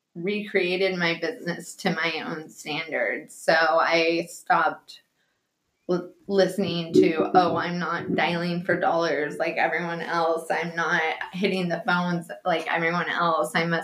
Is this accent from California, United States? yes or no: yes; Fresno, California, United States; Like I said, born and raised in Fresno, California. Just hometown girl.